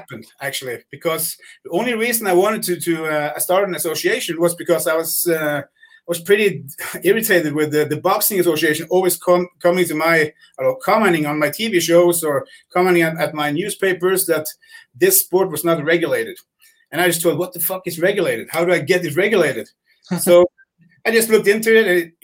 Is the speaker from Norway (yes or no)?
yes; Norway; English is a second language; I'm from Norway.